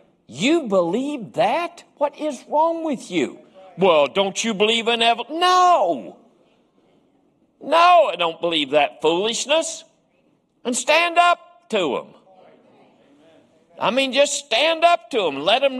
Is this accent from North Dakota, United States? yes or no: no; West Virginia, United States; even though I'm from West Virginia, I happen to know what the word beginning meant.